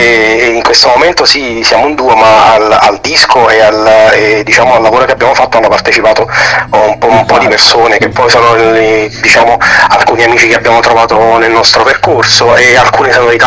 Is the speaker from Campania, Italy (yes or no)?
yes; Naples, Campania, Italy; anche perché noi siamo napoletani, di base la melodia non ci manca nel DNA